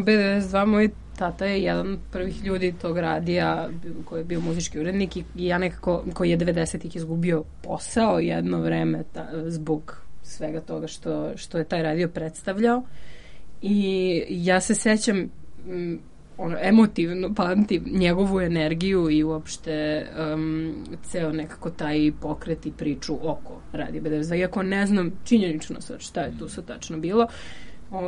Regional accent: Belgrade, Serbia; Ja sam odrasla u Žarkovu

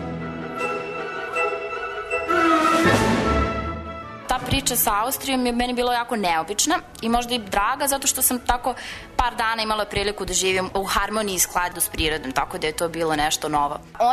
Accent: Serbia; dolazim iz Srbije koja ima dosta sela.

